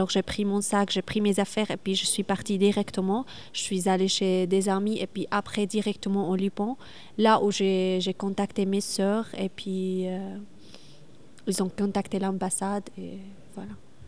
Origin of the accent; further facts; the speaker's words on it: Syria; moved away; Arménien, je viens de la Syrie. Je suis ici depuis 2 ans et je suis étudiante pour le moment.